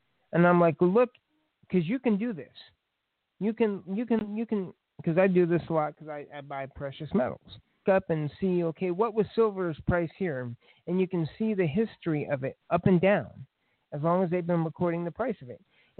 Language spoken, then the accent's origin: English; Lafayette, Indiana, United States; where I live in Lafayette, I'm from Indiana, Lafayette, if any of the fans didn't know.